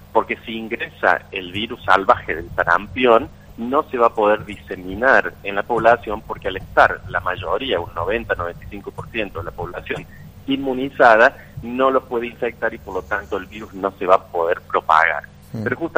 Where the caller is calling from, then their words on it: Córdoba, Argentina; Buenos días. Saludos desde Córdoba.